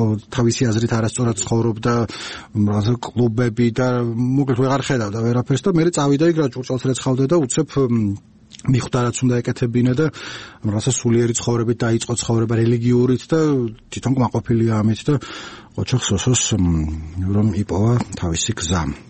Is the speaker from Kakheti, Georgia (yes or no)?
no; Imereti, Georgia; მე ფიქრობ ხოლმე მაგას და მე რამე იმერელი ვარ